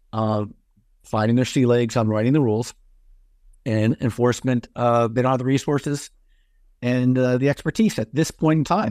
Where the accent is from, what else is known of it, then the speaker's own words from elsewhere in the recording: California, United States; Now, I'll say that California, taking a little bit of dig in my home state, took a very laissez-faire approach also on microbial testing.